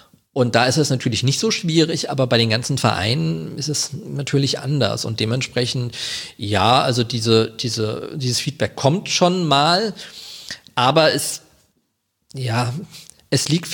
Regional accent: Wiesbaden, Hesse, Germany; born there; now in Kassel, Germany; also ich bin gebürtiger Wiesbadener, muss man dazu sagen. Ich wohne in Kassel, aber ich bin tatsächlich in Wiesbaden geboren, nicht in Mainz.

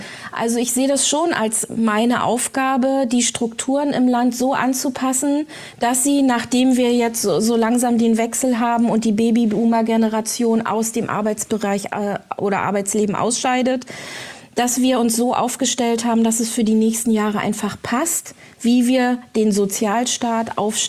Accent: Rostock, Mecklenburg-Vorpommern, Germany; born there; Ja, ich bin in Rostock geboren, genau.

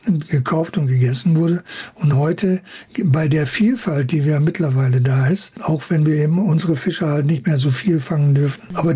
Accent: Kiel, Schleswig-Holstein, Germany; born there; Und ich bin in Kiel geboren.

